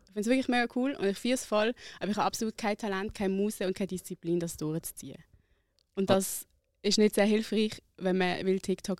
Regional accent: Basel, Basel-Landschaft, Switzerland; 27 Jahre alt. Ich komme aus Basel, also eigentlich aus dem Baselbiet.

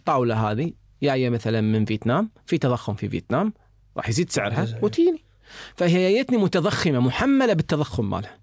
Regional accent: Kuwait; عندنا في الكويت

